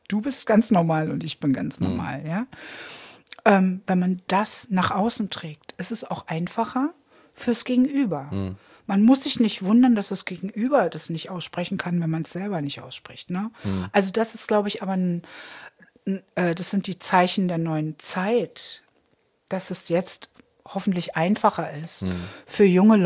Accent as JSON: {"language": "German", "region": "Berlin", "country": "Germany", "said": "Ich komme aus Treptow"}